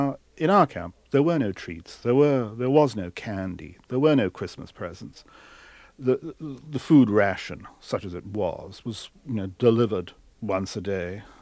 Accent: England, United Kingdom; And I am English. I mean, I can't pretend that I'm not.

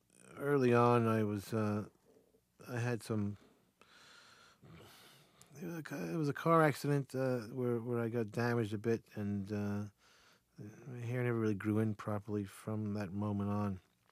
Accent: New Jersey, United States; I mean, I grew up in New Jersey in bars, you know, and they were there.

